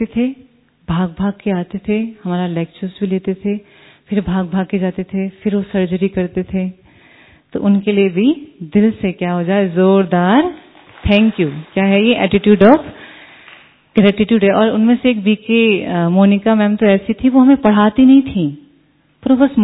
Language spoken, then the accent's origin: Hindi; North India, India; farming से belong करती हूँ और खुद मैंने खेती बाड़ी भी की है और खुद इवन मैंने हल भी चलाया है, क्योंकि हमारे वहां पे नॉर्थ इंडिया में ऐसा नहीं है कि बहनों को ऐसा करते नहीं